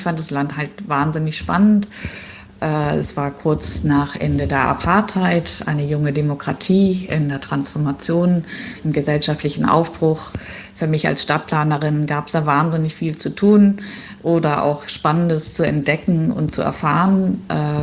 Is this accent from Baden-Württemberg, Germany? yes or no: no; Schleswig-Holstein, Germany; also born or lived in Göttingen; Ich bin geboren in Schleswig-Holstein und auch aufgewachsen und bin zum Studium dann zunächst nach Göttingen gegangen